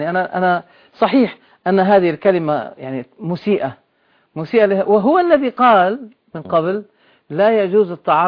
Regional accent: Beirut, Beirut Governorate, Lebanon; أنا من بلاد الشام لكن لست من سوريا.

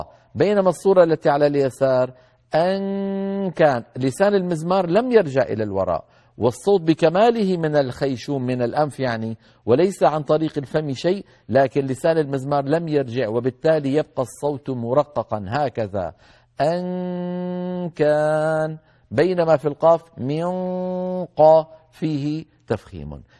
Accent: Damascus, Damascus Governorate, Syria; يعني مثلا أنا دمشقي، لو طلب مني أن أتكلم بلهجة أهل بغداد لن أستطيع

